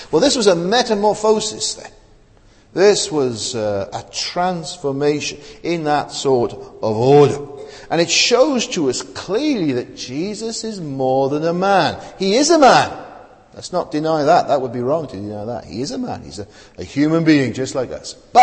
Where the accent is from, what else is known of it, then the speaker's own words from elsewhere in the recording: Wales, United Kingdom; I'm a Welshman, but I don't think any Welshman is under any obligation to believe that.